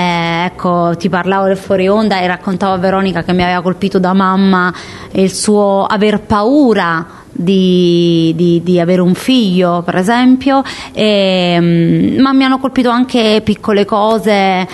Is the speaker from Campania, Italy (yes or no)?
yes; Naples, Campania, Italy; lei è casertana e io napoletana, quindi siamo campane.